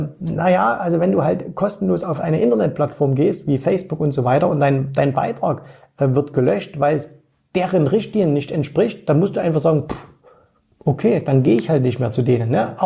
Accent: East Germany, Germany; born or raised there

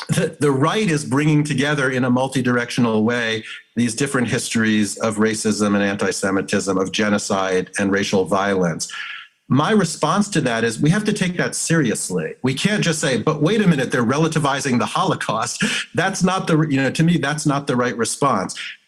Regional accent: United States; but I'm white and I'm an American citizen.

